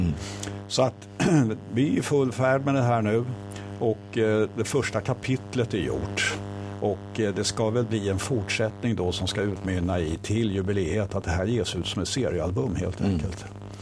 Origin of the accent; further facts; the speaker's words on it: Stockholm, Stockholm County, Sweden; now in Gävle, Sweden; är det inte dags nu efter 100 år som stockholmare att göra något? Så då blev det Gävle.